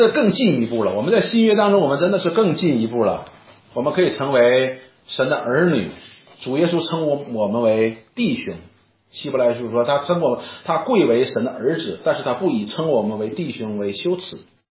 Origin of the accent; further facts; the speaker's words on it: China; 我说我们中国人讲叫什么，不求无功但求无过，我们中国人是这样的